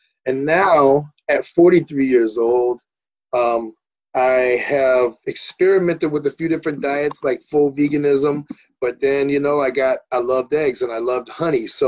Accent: South Carolina, United States; moved away as an adult; now in Chicago, United States; I grew up eating everything in South Carolina. I moved to Chicago at 21

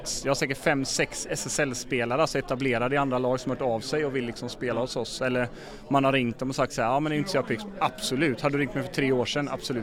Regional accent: Gothenburg, Västra Götaland County, Sweden; Tack som fan, jag är från Göteborg.

